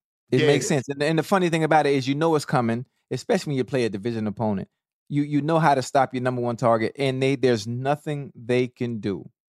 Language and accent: English; Florida, United States; I don't like it hot, which is weird because I'm from Florida.